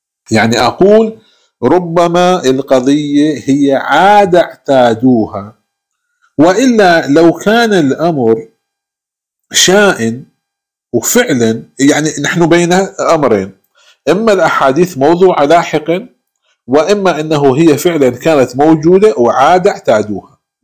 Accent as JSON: {"language": "Arabic", "country": "Iraq", "said": "احنا عندنا بالعراق انه النساء الكبيرات في السن يبصقن بفم الطفل"}